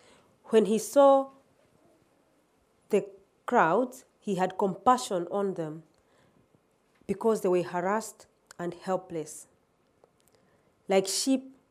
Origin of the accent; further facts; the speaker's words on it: Malawi; So I was born in Malawi, and like most average middle-class Malawians, had a relatively good life until round about the age of 18